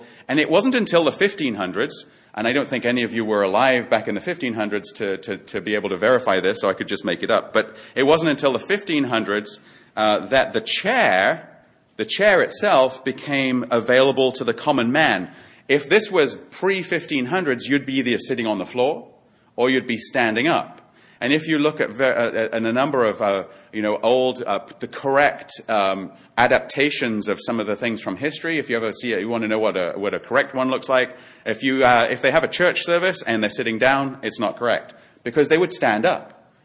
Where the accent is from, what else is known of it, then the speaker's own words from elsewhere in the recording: North East England, United Kingdom; also born or lived in Yorkshire; I grew up in Northumberland, which is at the very north of England, just north, though, of Hadrian's Wall, so I'm a split personality. I don't know whether I'm Scottish or whether I'm English, although I was born in Yorkshire, so technically I'm English.